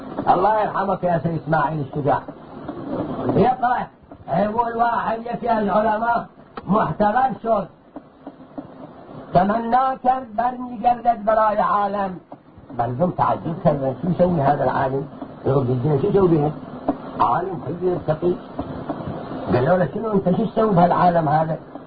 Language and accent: Arabic; Syria; أنا كسوري الحمد لله